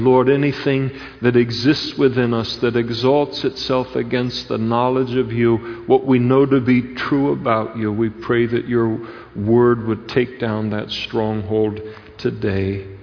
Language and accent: English; United States; because we come from the United States is such a big country. Even the state of California is just a gigantic state.